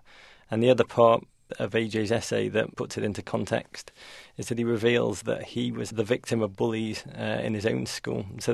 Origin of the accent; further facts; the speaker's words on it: Liverpool, North West England, United Kingdom; moved away as an adult; now in United States; I grew up in Liverpool, England, which was a remarkable place to come of age.